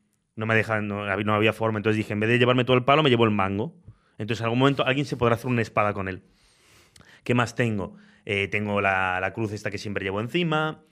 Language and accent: Spanish; Argentina; now in Spain; Yo en segundo de la ESO, cuando fui a Argentina, que es mi tierra natal.